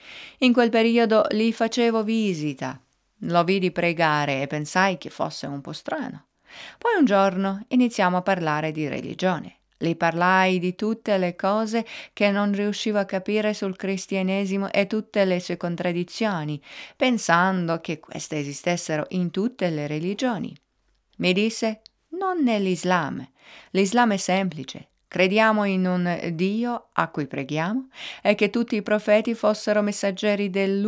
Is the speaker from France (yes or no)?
no; England, United Kingdom; i miei genitori sono italiani, e poi mio padre siciliano e mia madre del nord, ma sono nata e cresciuta in Inghilterra.